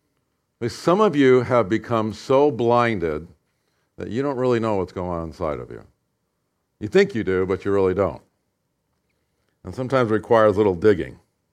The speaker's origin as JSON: {"language": "English", "region": "California", "country": "United States", "tie": "born or raised there", "said": "I grew up in Southern California, so we would eat outside in the patio."}